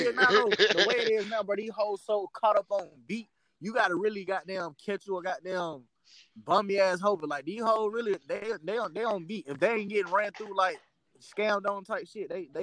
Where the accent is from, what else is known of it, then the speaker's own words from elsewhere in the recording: Atlanta, Georgia, United States; Like I said, I'm from Atlanta, bro.